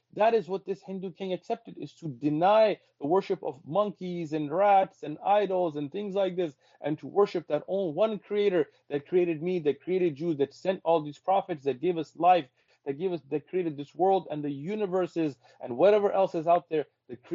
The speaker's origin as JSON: {"language": "English", "town": "San Diego", "region": "California", "country": "United States", "tie": "born or raised there", "said": "Even though ethnically, yes, I was from Pashtun, from Pakistan, but I grew up in San Diego, and I had no Muslim friends."}